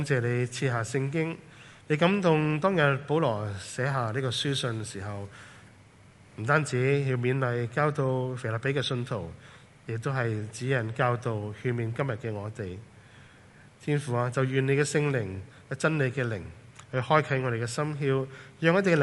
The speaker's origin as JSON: {"language": "Chinese", "country": "Hong Kong", "said": "我们身处的香港，我们香港人很出名勤力的，很努力，很拼搏。"}